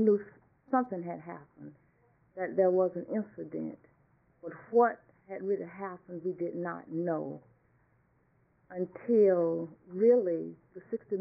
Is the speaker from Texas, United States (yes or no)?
no; St. Petersburg, Florida, United States; born there; I was born in St. Petersburg.